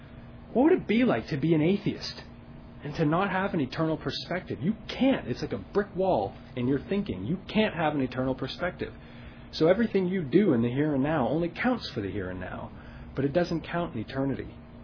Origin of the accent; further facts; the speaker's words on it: Windsor, Ontario, Canada; now in Toronto, Canada; when I first moved to Toronto, and just you see sin in an amplified, way in front of you. You know, I'm from Windsor, which is, not even a quarter of the size of Toronto.